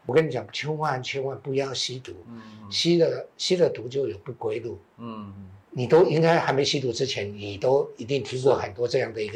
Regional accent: Taiwan; 那尤其我们台湾人更知道一件事情，

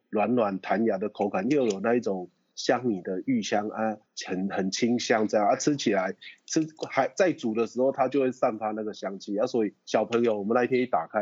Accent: Taiwan; 我们台湾人把这月光米进来

